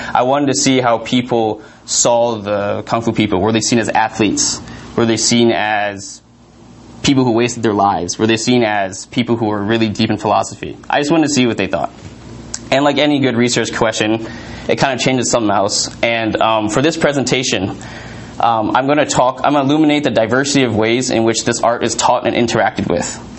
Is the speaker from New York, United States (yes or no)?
no; San Francisco, California, United States; I grew up in San Francisco, went to University of Arizona for East Asian Studies